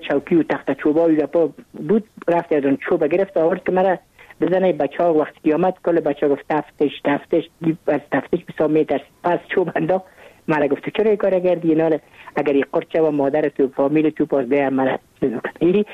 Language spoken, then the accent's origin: Persian; Kabul, Afghanistan; من متولد کابل هستم، در نهای اول کابل تولد شدیم.